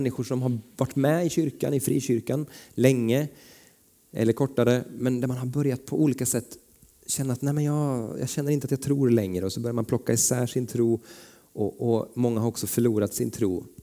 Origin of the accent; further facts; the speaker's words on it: Vänersborg, Västra Götaland County, Sweden; Men nära där jag växte upp, när vi flyttade hit till Vänersborg inne på Almgatan